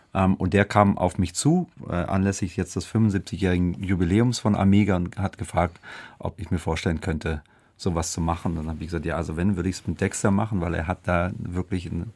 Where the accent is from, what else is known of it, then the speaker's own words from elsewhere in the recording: Stuttgart, Baden-Württemberg, Germany; Also die Anfänge für mich sind eigentlich 90er Jahre Stuttgart, wo ich aufgewachsen bin